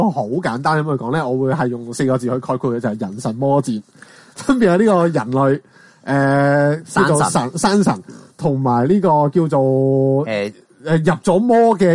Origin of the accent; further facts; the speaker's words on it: Hong Kong; 如果我哋依家特别我哋香港人睇呢，我觉得粤语版同日语版你都系可以睇两次。